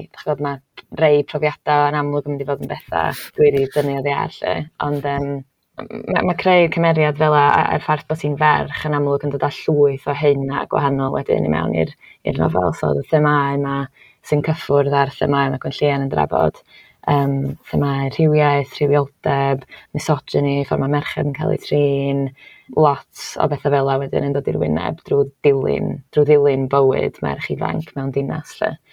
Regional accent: Wales, United Kingdom; dwi'n gwybod pwy dwi'n Cymraes, a dyna fo.

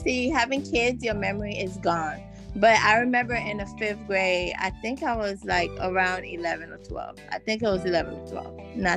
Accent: Miami, Florida, United States; We were in Miami. So I first went to Miami. So I grew up kind of in Miami. So it was a lot of Haitians there.

